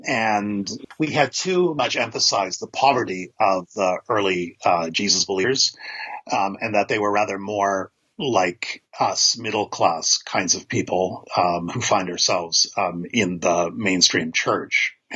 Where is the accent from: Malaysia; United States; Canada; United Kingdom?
Canada; I'm a Canadian biblical scholar.